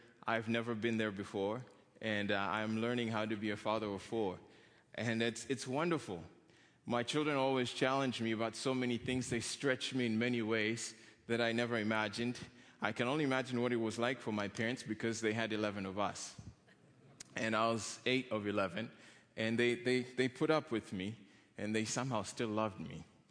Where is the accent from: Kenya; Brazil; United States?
Kenya; I'm from Kenya